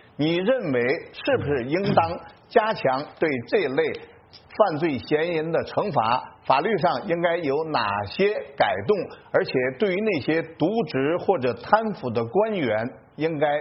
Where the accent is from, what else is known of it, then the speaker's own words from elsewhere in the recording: China; moved away; 像我有时回国就看到在我的家乡